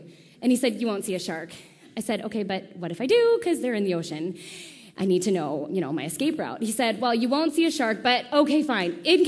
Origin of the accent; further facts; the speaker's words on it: Minneapolis, Minnesota, United States; now in Roseville, United States; I'm 27 years old. I grew up in Minneapolis. I live in Roseville.